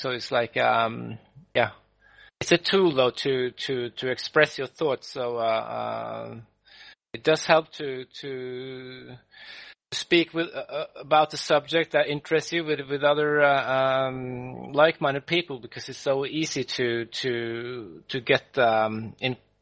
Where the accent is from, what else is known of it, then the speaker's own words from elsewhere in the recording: Norway; English is a second language; now in France; I'm actually living in France, so I grew up in Norway.